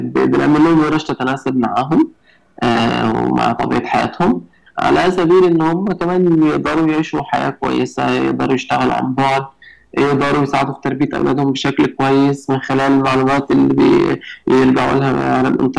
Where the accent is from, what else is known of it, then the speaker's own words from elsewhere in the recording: Egypt; فالعمل التطوعي صعب شويه عندنا في مصر،